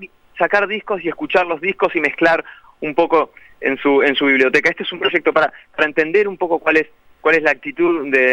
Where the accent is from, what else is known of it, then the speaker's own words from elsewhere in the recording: Montevideo, Uruguay; para darnos cuenta que tenemos un montón, como uruguayos, como montevideanos